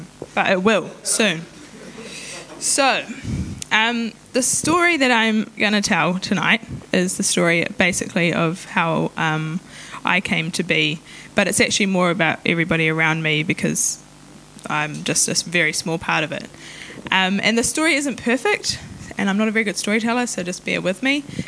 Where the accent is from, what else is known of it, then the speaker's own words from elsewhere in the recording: New Zealand; first language Maori; English is a second language; And I also stated that I am Pākehā, but my first language was Māori.